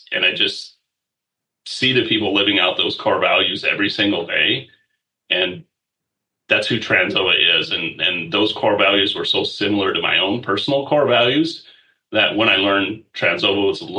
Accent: Iowa, United States; I grew up in Northwest Iowa on a small feedlot. So totally a beef background.

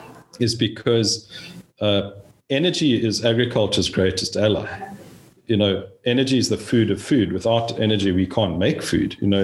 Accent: South Africa; moved away; this is not a Texas accent. I was born and raised in South Africa on a fifth generation cattle, sheep, goat and horse operation

